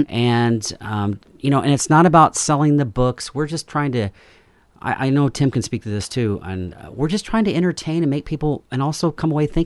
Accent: Oregon City, Oregon, United States; I grew up in Oregon City.

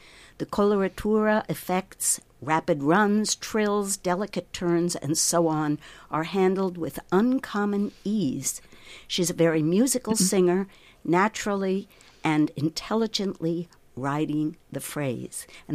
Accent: New York, United States; again, being a New Yorker

